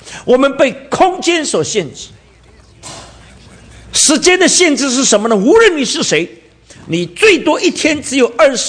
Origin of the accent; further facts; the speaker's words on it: China; 我们华人、我们中国人呢，用词用的真不错。